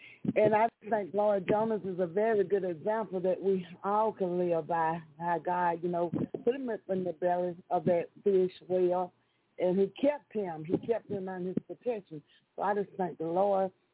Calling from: Brookhaven, Mississippi, United States; I'm from Brookhaven, Mississippi.

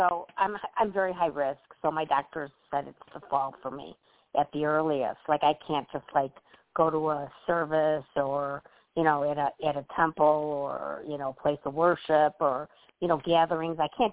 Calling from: Illinois, United States; Illinois. Okay, from Illinois.

